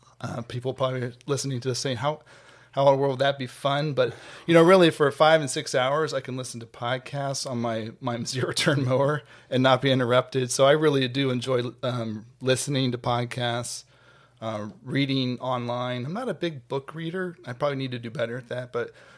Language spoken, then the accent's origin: English; Ohio, United States; I was born and raised in Central Ohio. My family still lives here.